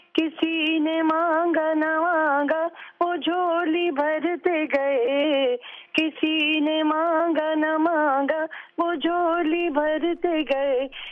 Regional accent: Karachi, Sindh, Pakistan; کراچی میں پیدا ہوئی ہوں, کراچی سے ہی تعلق ہے میرا, اور پاکستان کی شہری ہوں, اس کے مجھے بہت فخر ہے. تو یہی کراچی سے تعلق ہے جی میرا.

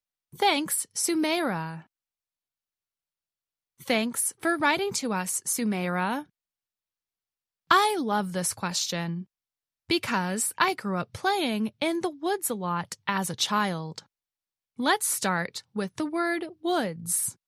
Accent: West Virginia, United States; My favorite forests are actually in my home state of West Virginia.

